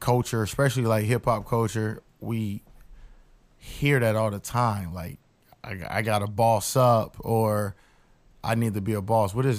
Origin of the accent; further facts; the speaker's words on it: the South, United States; I'm from the South, or I used to live in the South, and for me, man, I used to watch the band growing up